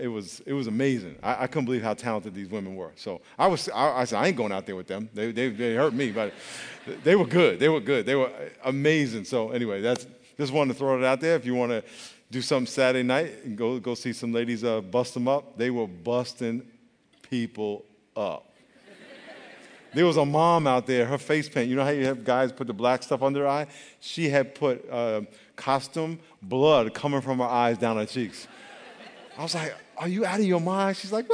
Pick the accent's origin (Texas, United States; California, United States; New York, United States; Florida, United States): New York, United States; I grew up in New York, and I had the Puerto Rican girls talking to me because they think I'm from Puerto Rico